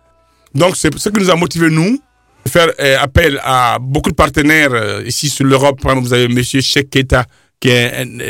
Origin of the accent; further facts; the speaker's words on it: Guinea; mon pays, Guinée, est numéro 1 en spectacle live